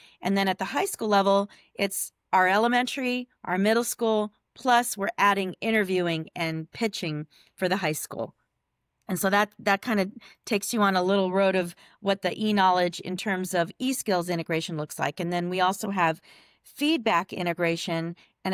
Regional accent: Guam; And I'm from Guam, which is a little

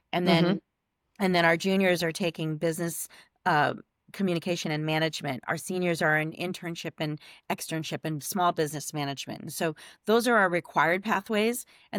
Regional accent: Guam; And I'm from Guam, which is a little

